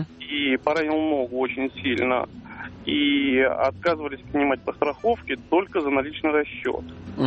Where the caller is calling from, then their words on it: Moscow, Russia; из Москвы.